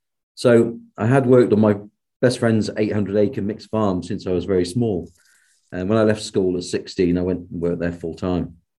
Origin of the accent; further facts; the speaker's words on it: Luxborough, South West England, United Kingdom; I grew up on Exmoor in a small village called Luxborough